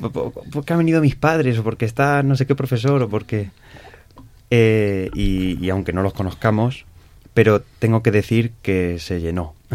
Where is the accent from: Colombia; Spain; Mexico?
Spain; Valdepeñas, Castilla-La Mancha; soy de Valdepeñas y estoy en tercero de teología, en el seminario mayor.